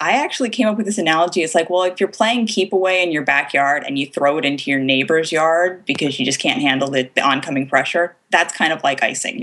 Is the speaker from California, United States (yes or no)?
yes; California, United States; It's like, no, I'm born in California. Like, you're not from Minnesota or Canada or something? No, I'm from California.